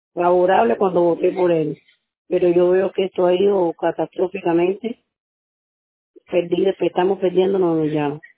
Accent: Cuba; como yo soy cubana

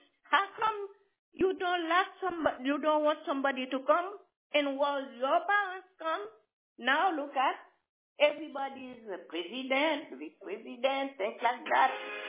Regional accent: New York, United States; when Trump was has a tower down in New York, because I'm from New York

